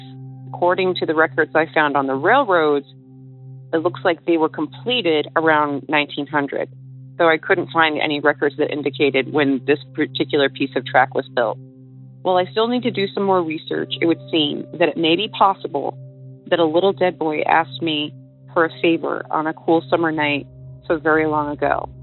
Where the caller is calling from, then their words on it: Philadelphia, Pennsylvania, United States; I'm calling from Philadelphia.